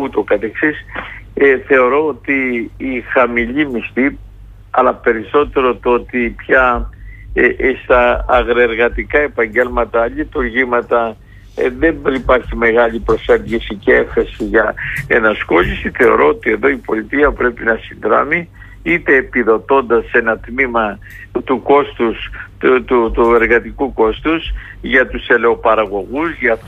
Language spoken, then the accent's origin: Greek; Western Greece, Greece; το βλέπω και στην πατρίδα μου κάτω στην Ηλία, Αχαΐα, Πελοπόννησο, Ιόνια